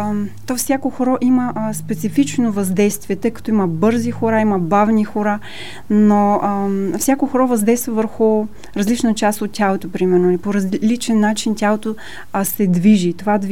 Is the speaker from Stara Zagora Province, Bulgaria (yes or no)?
no; Koprivshtitsa, Sofia Province, Bulgaria; now in Germany; Аз съм от Копривщица.